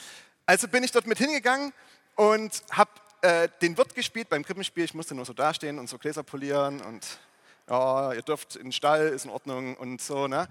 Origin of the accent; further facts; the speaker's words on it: Plauen, Saxony, Germany; ich bin nicht in der christlichen Familie groß geworden. Ich bin im schönen Vogtland in Plauen aufgewachsen, zumindest die ersten 10 Jahre meines Lebens werk in Plauen.